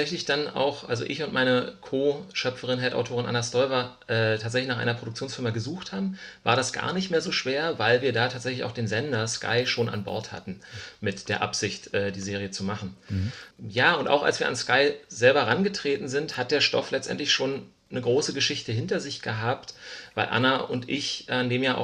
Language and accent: German; Berlin, Germany; die ich wiederum als Kind im Plattenbau in Berlin-Hohenschönhausen